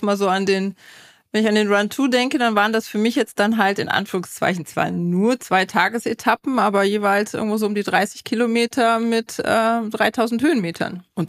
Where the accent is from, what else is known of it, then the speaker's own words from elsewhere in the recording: Aachen, North Rhine-Westphalia, Germany; bin gebürtig aus Aachen und ja, seit einer gewissen Zeit auch auf Umwegen wieder zurück nach Hause in die Richtung, in die Nähe von Aachen.